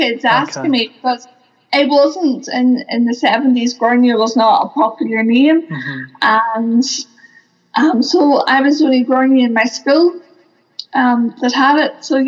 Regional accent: Northern Ireland, United Kingdom; now in Dublin, Ireland; I am originally from County Antrim

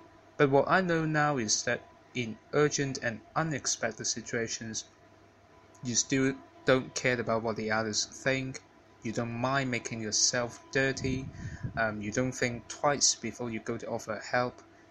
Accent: Hong Kong; from Hong Kong, China, and here's the anecdote.

